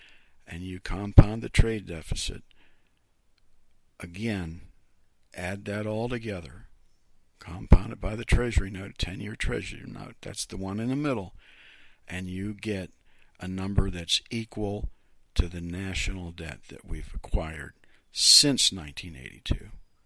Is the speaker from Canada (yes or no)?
no; Youngstown, Ohio, United States; because I'm from, my hometown is Youngstown, Ohio, and he's from there